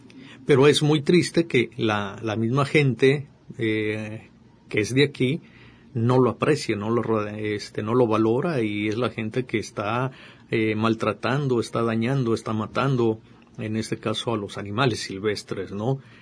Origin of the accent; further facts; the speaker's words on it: Jalisco, Mexico; como mexicano y como jalisciense, pues es un privilegio haber nacido en este país con esta gran riqueza biológica que tenemos